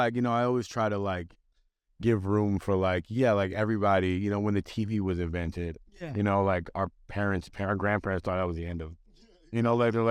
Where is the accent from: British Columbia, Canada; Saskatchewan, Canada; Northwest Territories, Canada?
British Columbia, Canada; Vancouver; Vancouver, Canada.